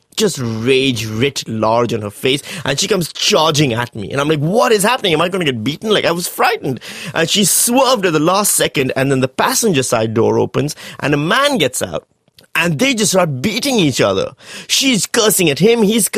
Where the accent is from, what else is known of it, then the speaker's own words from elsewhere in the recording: Pakistan; now in Northam, Australia; maybe the only reason I'm interesting is because I'm a Pakistani in Northam